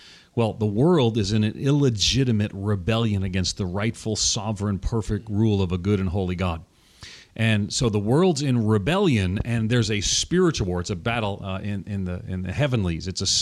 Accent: New York, United States; now in Tennessee, United States; I'm from New York, Long Island, born and reared outside of New York City, but I live in Tennessee now, and I try to blend.

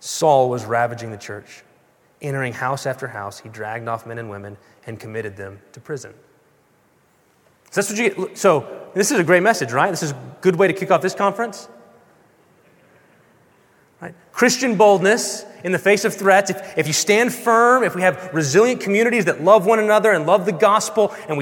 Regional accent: Texas, United States; I'm from West Texas. I can say that. I'm allowed.

